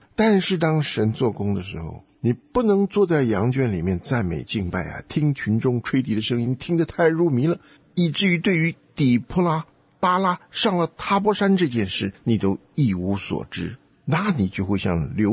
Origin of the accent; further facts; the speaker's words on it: Taiwan; moved away as an adult; now in United States; 我是从台湾来的，我在台湾的时候没有信主，20来岁出国留学，到美国才信主